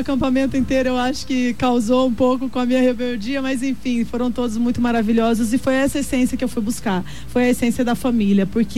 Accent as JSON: {"language": "Portuguese", "town": "Dourados", "region": "Mato Grosso do Sul", "country": "Brazil", "tie": "born or raised there", "also_born_or_lived": "Campo Grande", "said": "Eu sou natural daqui de Dourados."}